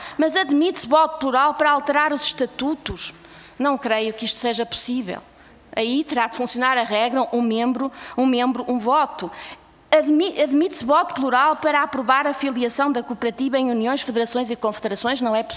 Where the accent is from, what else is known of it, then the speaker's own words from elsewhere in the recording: Portugal; sou portuguesa